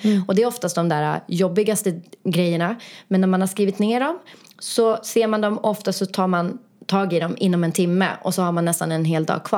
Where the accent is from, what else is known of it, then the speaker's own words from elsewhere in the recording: Luleå, Norrbotten County, Sweden; now in Stockholm, Sweden; jag är från Luleå